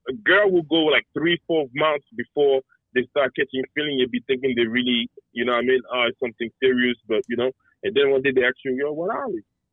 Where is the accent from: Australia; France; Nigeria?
France; We come from African descent. So around our ways, even growing up in France, if you grew up in a project or whatever